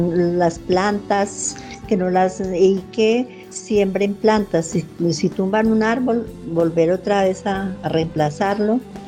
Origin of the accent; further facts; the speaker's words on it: Anzoátegui, Tolima, Colombia; born there; also born or lived in Ibagué; Nací en el Tolima, en Anzoátegui, Tolima. Luego estudié en Ibagué, vivía con mis abuelitos, con mi madre, con mis padres.